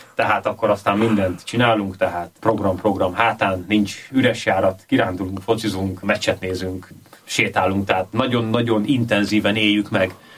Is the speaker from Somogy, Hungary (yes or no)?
no; Győr, Győr-Moson-Sopron, Hungary; Feleségemet Győrben ismertem meg, mindketten győriek vagyunk